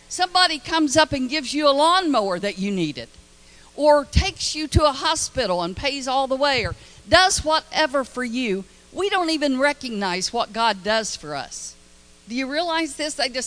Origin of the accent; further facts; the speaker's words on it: the South, United States; I said, honey, I'm from the South.